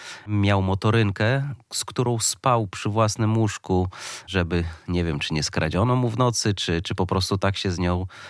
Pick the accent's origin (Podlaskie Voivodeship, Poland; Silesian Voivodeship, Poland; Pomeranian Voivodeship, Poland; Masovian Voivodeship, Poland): Podlaskie Voivodeship, Poland; Białystok; wracamy do Białegostoku na stałe i tutaj... Tak jak moje dzieciństwo całe w Białymstoku spędziłem i na Podlasiu również zamierzam zakończyć swój żywot, bo osiedliliśmy się na stałe także tutaj pod Białymstokiem.